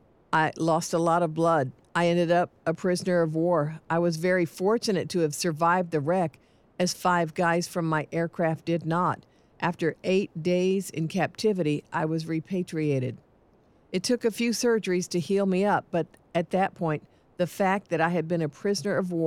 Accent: Mississippi, United States; That's what had been instilled in me by my community and my mentors as a kid growing up in Mississippi.

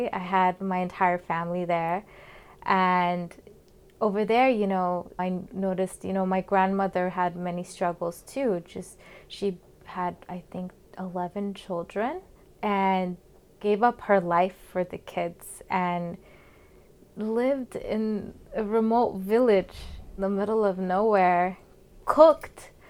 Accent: Saudi Arabia; I was born in Saudi Arabia by the Red Sea, and growing up in Saudi Arabia was a very isolating experience

